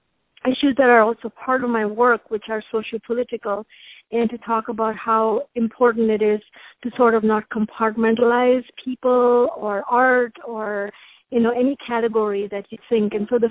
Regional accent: Mumbai, Maharashtra, India; moved away as an adult; now in United States; I belong to the Bene Israel community in Mumbai. I was born and raised in Mumbai. But then I came to the United States to study like about close to 30 years ago, and I never went back.

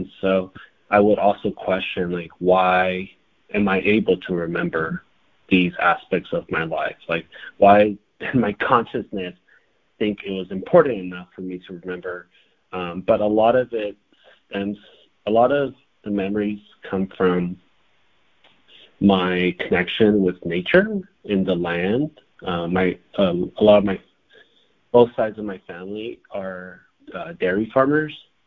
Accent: United States; I'm not really, I wouldn't say completely accepted in El Salvador because I was brought up in the States.

